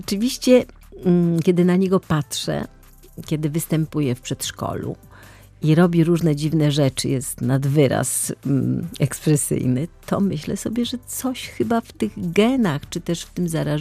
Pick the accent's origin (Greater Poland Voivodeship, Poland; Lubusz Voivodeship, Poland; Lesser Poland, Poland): Lesser Poland, Poland; Kraków; born there; bo ja urodziłam się w Krakowie